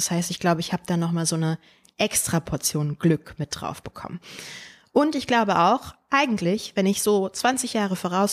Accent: Berlin, Germany; Und Berlin war und ist meine Heimat.

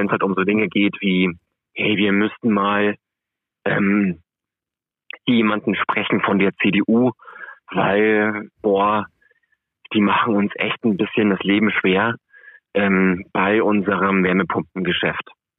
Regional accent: Tirschenreuth, Bavaria, Germany; now in Berlin, Germany; Ich komme aus Tirschenreuth in der schönen Oberpfalz im Stiftland. Wohne jetzt aber in Berlin seit über 10 Jahren, bin 40 Jahre alt

